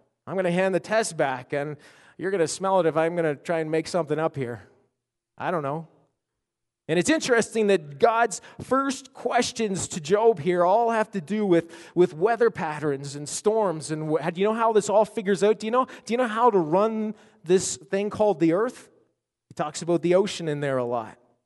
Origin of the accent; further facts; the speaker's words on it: Nova Scotia, Canada; I grew up in Nova Scotia, where they had the highest tides in the world